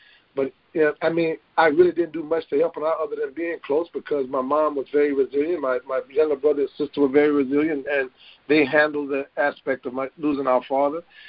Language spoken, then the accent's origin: English; Melville, Louisiana, United States; small place called Melville, Louisiana. It's in South Louisiana. You might be able to pick that up on my accent.